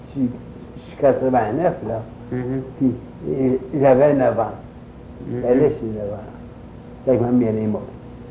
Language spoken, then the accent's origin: French; Fort Kent, Maine, United States; Fort Kent.